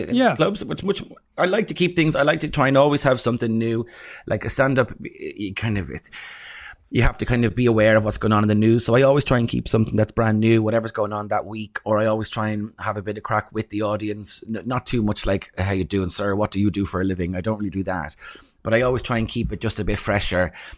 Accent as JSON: {"language": "English", "country": "Ireland", "moved": "yes", "said": "being Irish coming here, I kind of feel like we have a bit of there's an inferiority complex for Irish people sometimes."}